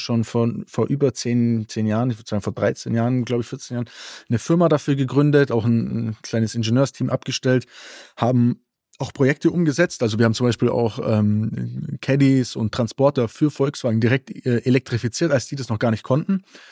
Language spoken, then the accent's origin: German; Bavaria, Germany; Ich bin natürlich auch im Allgäu groß geworden, da ist jetzt nicht so richtig viel Action.